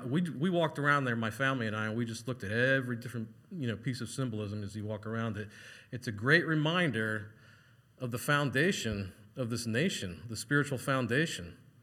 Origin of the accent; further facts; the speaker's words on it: Pennsylvania, United States; We're from Lancaster County, Pennsylvania. Anybody been to Lancaster County, PA?